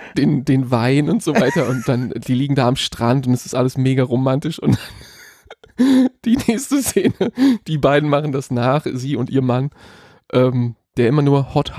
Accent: Hamburg, Germany; um meine Heimatstadt Hamburg im hellsten Glanze erstrahlen zu lassen

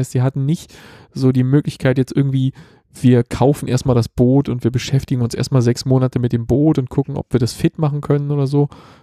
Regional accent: Berlin, Germany; Also irgendwie kommt er aus der Gegend. Meine alte Heimat, da ist auch der entsprechende Dialekt am Start.

